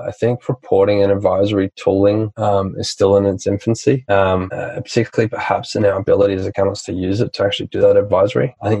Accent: Australia; I'm from Australia. We're always on a beach. We're a big island. We're surrounded by it.

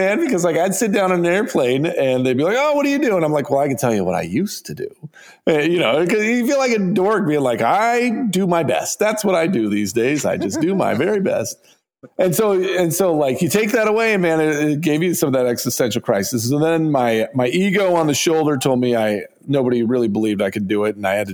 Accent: Hamilton, Missouri, United States; building a quilt company that's in my hometown of Hamilton, Missouri, population about 1,500, and we employ about 400 people here.

